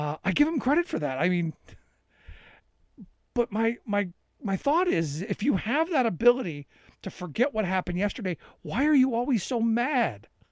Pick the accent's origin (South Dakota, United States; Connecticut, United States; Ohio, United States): Ohio, United States; Cleveland; I was born and raised in Cleveland. I spent a good portion of my life there.